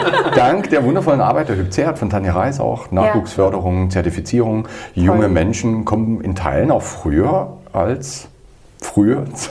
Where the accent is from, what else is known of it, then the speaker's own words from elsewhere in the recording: Saxony, Germany; ich bin in Sachsen groß geworden